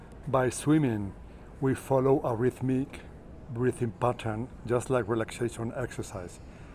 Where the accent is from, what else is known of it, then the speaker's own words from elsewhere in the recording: Zaragoza, Aragon, Spain; English is a second language; an open water swimmer born and raised in Zaragoza in Spain.